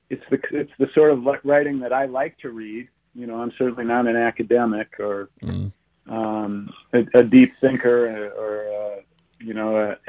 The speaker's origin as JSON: {"language": "English", "town": "Madison", "region": "Wisconsin", "country": "United States", "tie": "born or raised there", "said": "But I grew up here. I grew up in Madison, and you know, I worked on the student paper as a kid"}